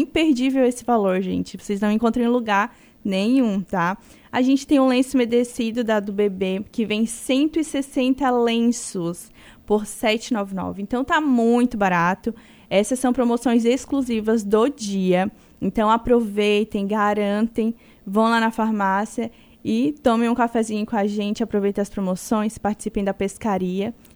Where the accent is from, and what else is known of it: Pará, Brazil; now in Santa Catarina, Brazil